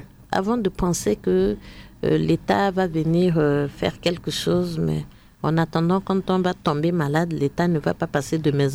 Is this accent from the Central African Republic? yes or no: yes; Central African Republic; ici chez nous, en Centrafrique